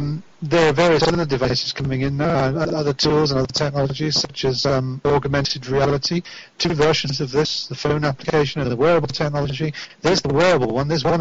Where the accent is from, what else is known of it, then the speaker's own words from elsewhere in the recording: England, United Kingdom; I'm an Englishman. I'm allowed a cup of tea.